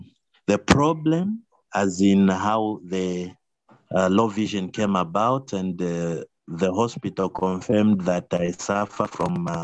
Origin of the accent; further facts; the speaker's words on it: Copperbelt, Zambia; I grew up on the Copper Belt, did my basic education in a visually impaired school called Lion School for the Blind in Dola.